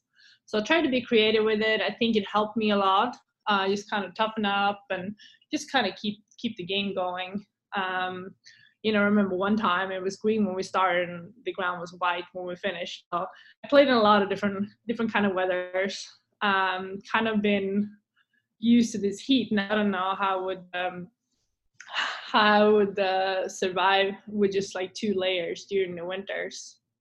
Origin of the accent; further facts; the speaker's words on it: Sweden; now in United States; But I guess it's just the Swedish in me